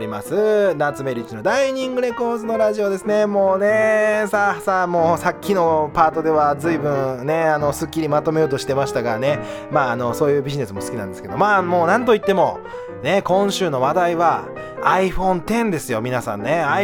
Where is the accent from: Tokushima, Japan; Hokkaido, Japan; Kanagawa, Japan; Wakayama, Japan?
Wakayama, Japan; moved away; 田舎から出てきたといえばですね、僕は絶対ね、田舎の和歌山県だったんですけど、和歌山で俺はずっとやるんだ、俺はもう地元で頑張るんですみたいな感じで